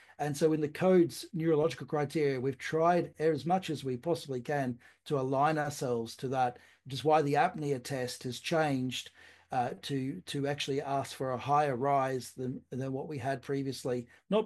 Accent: Australia; now in United Kingdom; in the UK or in my home country of Australia.

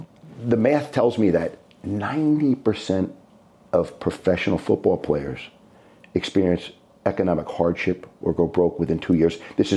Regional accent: Newark, New Jersey, United States; I grew up in Newark, New Jersey. It's like Brooklyn. Poor.

